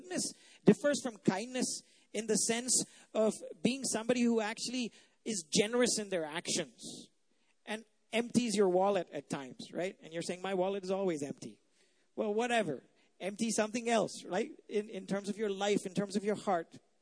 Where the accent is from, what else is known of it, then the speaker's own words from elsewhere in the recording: India; that I'm from India, where we're hospitable.